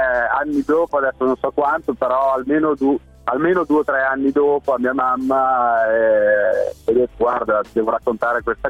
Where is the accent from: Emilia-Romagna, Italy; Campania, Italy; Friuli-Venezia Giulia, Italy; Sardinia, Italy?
Emilia-Romagna, Italy; Sant'Antonio di Medicina; accent: Emilian; Io sono dalla provincia di Bologna, nella bassa bolognese.